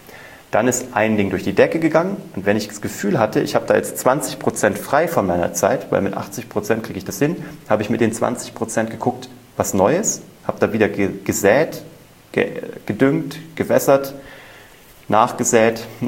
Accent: Kassel, Hesse, Germany; mit 16 war ich ja Zauberkünstler bei uns in Kassel und habe einfach überall gezaubert.

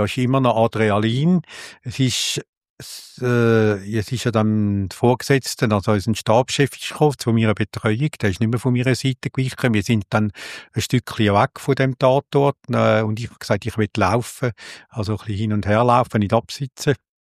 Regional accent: Switzerland; bei uns in der Schweiz sicher nicht so extrem wie in unserem Amerika oder so.

